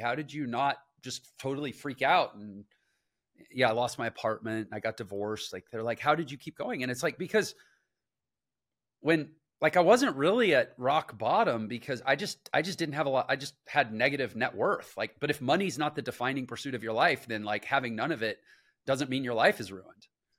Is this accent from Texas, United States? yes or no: yes; Houston, Texas, United States; I'm from Houston, Texas.